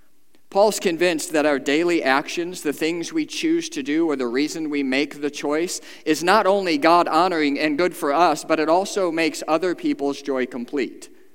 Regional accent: Detroit, Michigan, United States; I'm here to tell you, I grew up in Detroit.

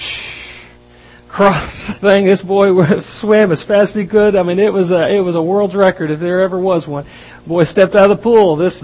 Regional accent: Texas, United States; I'm from Texas. I understand Texas people.

